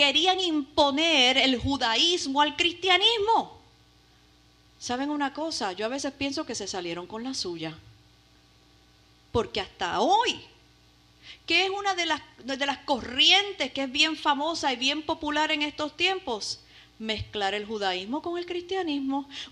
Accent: Puerto Rico; Yo me acuerdo cuando niña en Puerto Rico

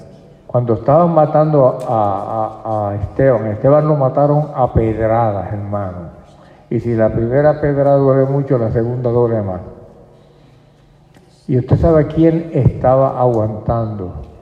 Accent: Puerto Rico; Nosotros, los que somos de Puerto Rico, tenemos también doble ciudadanía. Somos puertorriqueños y somos norteamericanos

